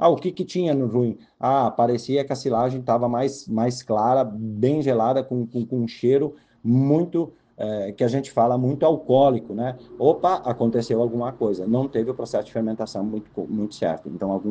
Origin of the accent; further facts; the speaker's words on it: Brazil; nós como brasileiros e como seres humanos, nós temos a facilidade de esquecer o que a gente fez no ano passado